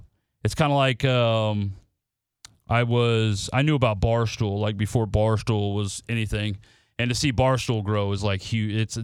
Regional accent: Nebraska, United States; I'm from Nebraska. I do have a little red Husker tattoo on my arm

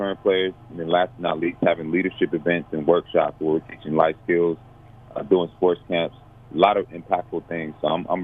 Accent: Georgia, United States; especially growing up in Gwinnett County, 45 minutes away

